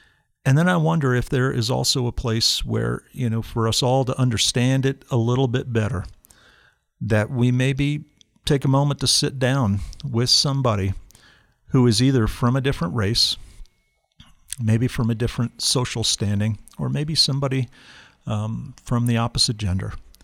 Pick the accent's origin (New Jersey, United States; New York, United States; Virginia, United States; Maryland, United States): New Jersey, United States; But I come from the East Coast, state of New Jersey. New Jersey is a small state, and it's really divided north and south. And we were in the north